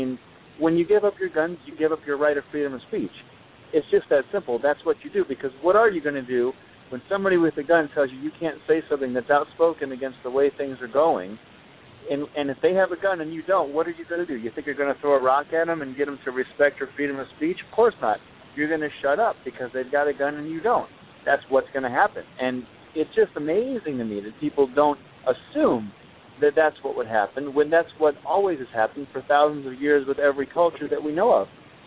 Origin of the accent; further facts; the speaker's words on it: United States; I'm an American, so I'm going to say, oh, I have this freedom.